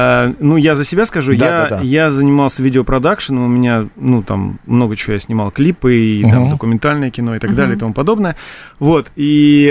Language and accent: Russian; Ivanovo, Ivanovo Oblast, Russia; я сам из Иваново